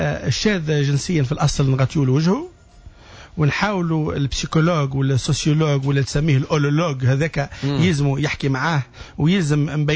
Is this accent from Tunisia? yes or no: yes; Tunisia; نكتب أنا حاجة على الباج متاعي كمواطن تونسي